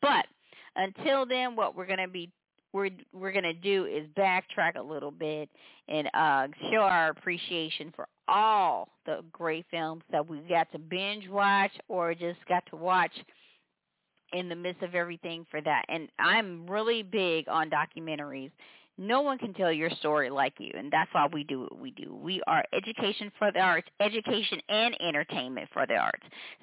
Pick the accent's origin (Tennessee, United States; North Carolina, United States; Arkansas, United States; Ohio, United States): Tennessee, United States; Memphis; now in California, United States; I'm from Memphis, Tennessee, but y'all know I'm a Cali girl too.